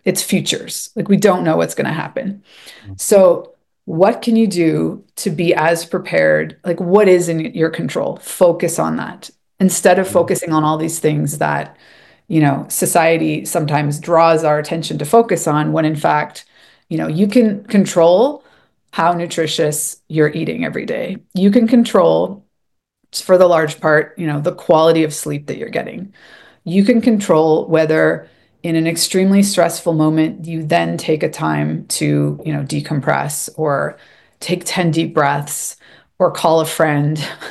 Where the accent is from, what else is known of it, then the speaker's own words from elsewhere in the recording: Canada; moved away as an adult; now in Mexico; living in Mexico for 15 years was embracing, like, first there was, as a Canadian who generally doesn't like chaos